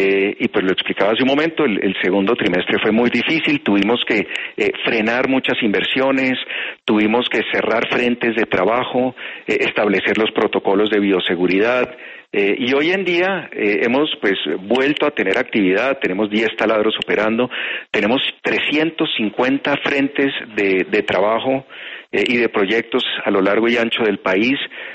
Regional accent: Colombia; le contesto también como colombiano

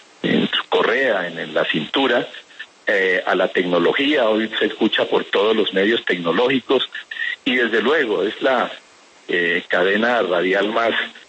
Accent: Garzón, Huila, Colombia; desde que yo tengo uso de razón, allá en mi pueblo, en Garzón, escuchaban mis abuelos

